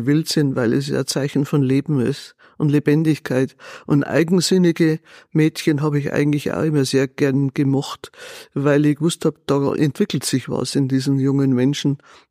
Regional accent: Amerang, Bavaria, Germany; Nicht direkt, also 30 Kilometer nördlich von Chiemsee.

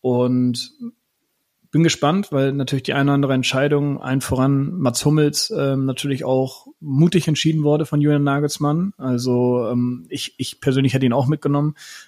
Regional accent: Hamburg, Germany; born there; Ich bin ja auch halber Deutscher, so ist es ja nicht.

